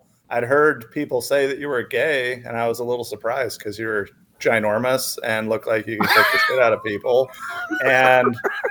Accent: Utah, United States; also born or lived in Idaho; now in Arizona, United States; So interestingly, we left the church and we grew up in Utah, but we moved to Idaho and now we live in Arizona.

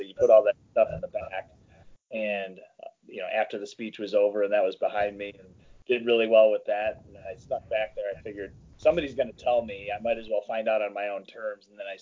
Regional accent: Novi, Michigan, United States; Yep, a longtime friend of mine from my hometown in Novi.

